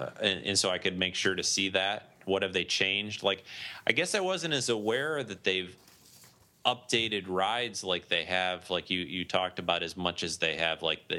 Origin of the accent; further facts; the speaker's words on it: California, United States; When I think about Disneyland, I think about, you know, when I was growing up in California, I have sort of fond memories of that.